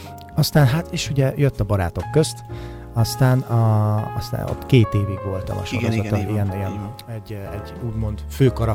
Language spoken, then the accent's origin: Hungarian; Szécsény, Nógrád, Hungary; Én ugye Széchenyiből jöttem, Nógrád megyéből, és 18 évesen felvettek a Budapesti Operett Színház Broadway stúdiójába.